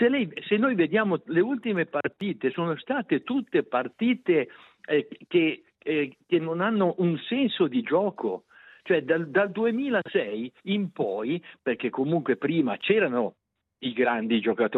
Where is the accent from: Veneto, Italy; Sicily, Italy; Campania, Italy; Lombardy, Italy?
Lombardy, Italy; Varese; now in Switzerland; Sono italiano, vivo in Ticino da 54 anni, sono di Varese, per cui dire, fuori dalla porta, no?